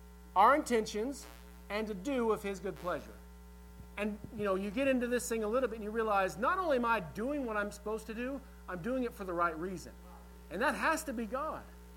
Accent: Oak Ridge, Tennessee, United States; I mean, I grew up in Oak Ridge, but I can't explain what Albert Einstein did.

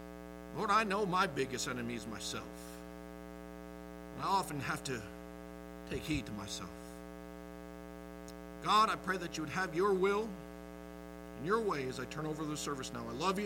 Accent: Rockford, Illinois, United States; growing up in Rockford, Illinois, I never had a witness.

